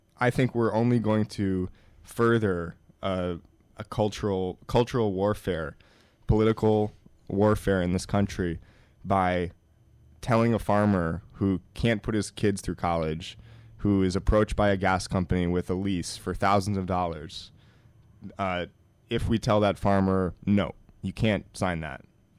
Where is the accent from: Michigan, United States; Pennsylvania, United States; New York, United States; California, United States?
New York, United States; And, you know, I'm from New York, so I really feel more strongly about the issue locally here about fracking.